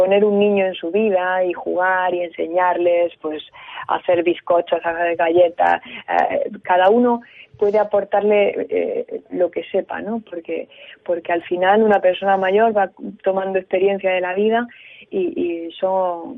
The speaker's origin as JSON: {"language": "Spanish", "town": "Granada", "region": "Andalusia", "country": "Spain", "moved": "as an adult", "lives_now": "Galicia, Spain", "said": "yo que soy de Granada y tuve a mis hijas aquí en Galicia"}